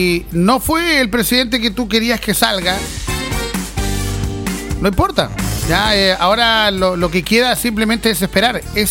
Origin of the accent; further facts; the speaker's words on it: Chile; todos somos chilenos, y lo importante es que cada presidente que sale electo tiene el deber de hacer lo mejor por Chile.